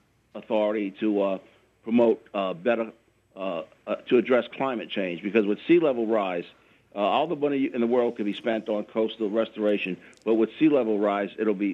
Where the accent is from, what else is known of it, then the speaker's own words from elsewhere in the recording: Louisiana, United States; now in Atlanta, United States; I'm from Louisiana. I spent many a day in the marsh catching redfish and speckled trout.